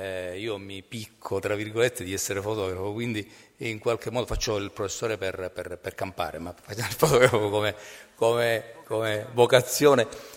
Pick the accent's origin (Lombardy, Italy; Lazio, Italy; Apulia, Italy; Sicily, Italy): Sicily, Italy; Lampedusa; io sono di Lampedusa, anche se insegno all'Università di Palermo, insegno economia